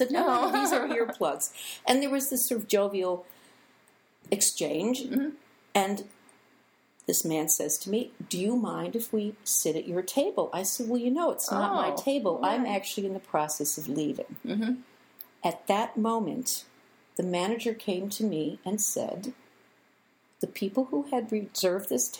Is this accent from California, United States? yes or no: yes; California, United States; I explained that I was visiting from California, that I really couldn't walk very far